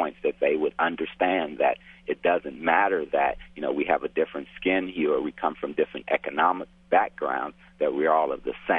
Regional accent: Chicago, Illinois, United States; I grew up in Chicago on the South Side, and I never knew anyone that was not black until I joined the military.

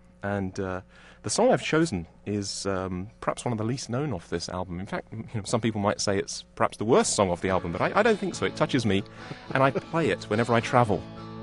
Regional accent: England, United Kingdom; I grew up in England, of course, as you can tell from my accent.

